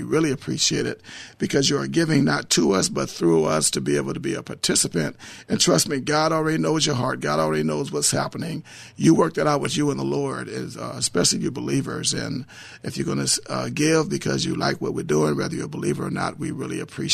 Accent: Inglewood, California, United States; I grew up in Inglewood. I worked for the city hall since I was 16 years old, and I grew up to be a young man there.

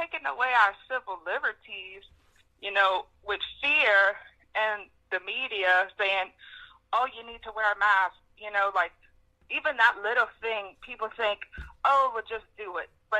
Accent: Louisiana, United States; I'm from Louisiana.

